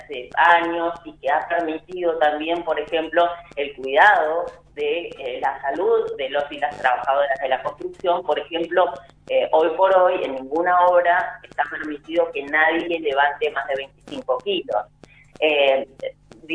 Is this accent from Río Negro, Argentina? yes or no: yes; El Bolsón, Río Negro, Argentina; yo soy nativa del Bolsón, así que tengo particular cariño por esta gente.